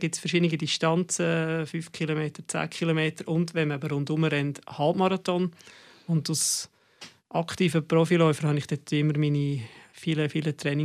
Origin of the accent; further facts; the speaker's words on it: Obwalden, Switzerland; Das ist in meiner Heimat im Kanton Obwalden, im Herzen der Schweiz.